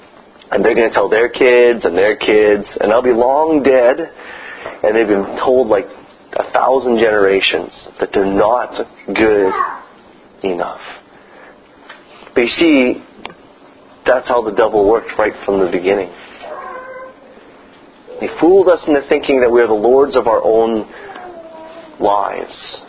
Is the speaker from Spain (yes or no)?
no; Canada; And so, we're Canadian. I don't know how that works.